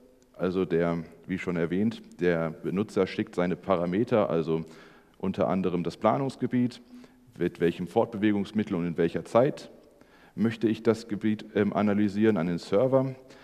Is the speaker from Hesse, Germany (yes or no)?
yes; Darmstadt, Hesse, Germany; In Darmstadt, der Gegend, wo ich herkomme